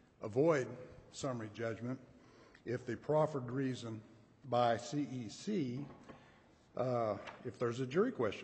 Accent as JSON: {"language": "English", "town": "Odessa", "region": "Texas", "country": "United States", "said": "I'm from Odessa, Texas."}